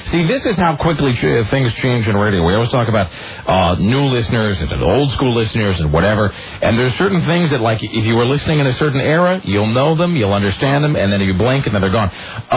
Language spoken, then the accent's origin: English; Kennewick, Washington, United States; there was also a Sambo's restaurant in my hometown, so it's not really, perhaps Kennewick is not really a benchmark of racial tolerance.